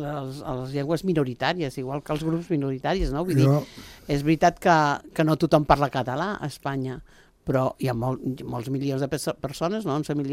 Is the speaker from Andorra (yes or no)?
yes; Andorra; un sentiment també com a país i com a andorrans que és lícit que tinguem